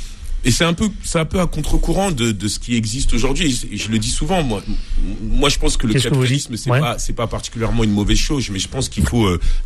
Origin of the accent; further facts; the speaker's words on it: France; Je parle en tant que Français